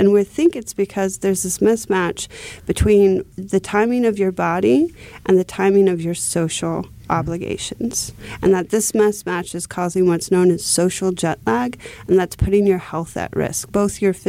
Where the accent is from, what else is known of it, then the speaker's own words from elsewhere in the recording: California, United States; I come from California, Southern California, where we didn't have seasons.